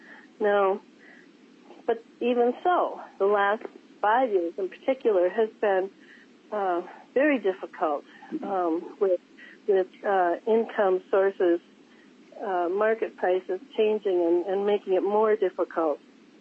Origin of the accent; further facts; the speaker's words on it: Canton, Minnesota, United States; from Canton, Minnesota, down in the southeast corner of Minnesota.